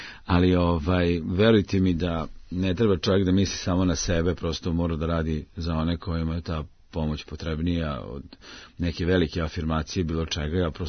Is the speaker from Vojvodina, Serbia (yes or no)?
yes; Čurug, Vojvodina, Serbia; Ja sam iz Čuruga, moji su iz Novog Sada, Gospođinaca, znači taj neka okolina Novog Sada, znači stara Šajkaška, taj neki srpski deo Vojvodine, isključivo graničarski, koji smo, evo, tu smo poreklom već nekih 400 godina.